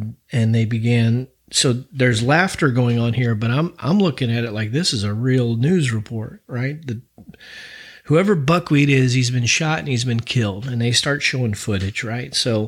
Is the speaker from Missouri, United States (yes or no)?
yes; St. Louis, Missouri, United States; I was growing up in South County in South St. Louis.